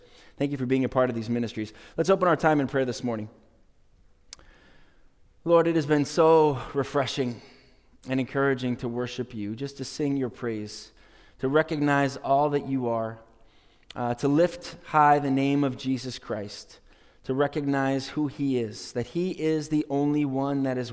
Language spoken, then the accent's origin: English; New Hampshire, United States; moved away as an adult; now in Mexico; I grew up here in New Hampshire, but this is no longer my home. We have been in Mexico since 1999